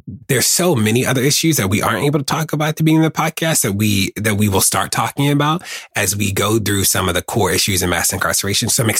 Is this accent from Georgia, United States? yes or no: no; Baltimore, Maryland, United States; I remember being a gay Black kid growing up in Baltimore, and it was hard